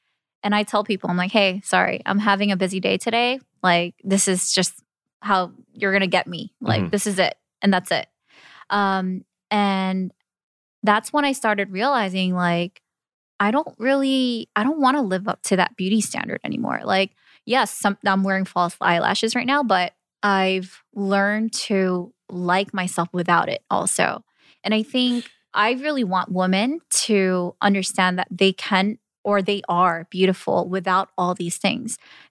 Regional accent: Queens, New York, United States; I was born and raised in Queens, right?

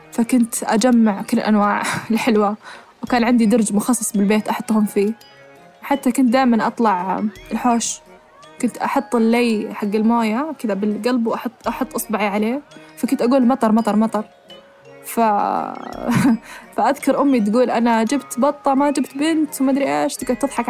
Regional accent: Saudi Arabia

